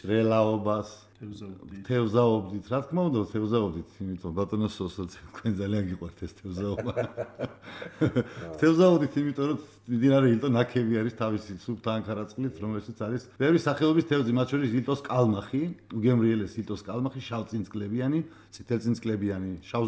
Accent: Chartala, Kakheti, Georgia; also born or lived in Ilto Gorge; რა თქმა უნდა ჩემი მზერაც მაშინვე ეჯახება ჩემს ბავშვობას, რომელიც დაიწყო ილტოს ხეობაზე ჭართალაში

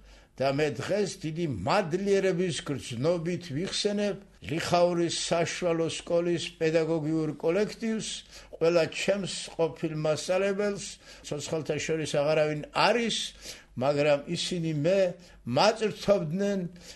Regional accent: Likhauri, Guria, Georgia; მე სწორედ ლიხაურიდან და ჩემი ბავშვობიდან მოვდივარ

